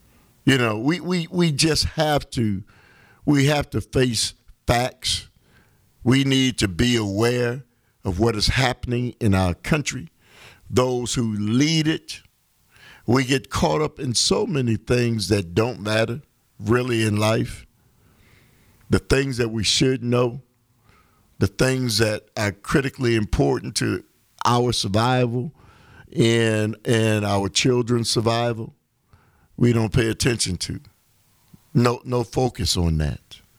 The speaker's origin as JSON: {"language": "English", "country": "United States", "said": "You know, I want to kind of finish up my rant on what is happening, and we as American people aren't aware of it."}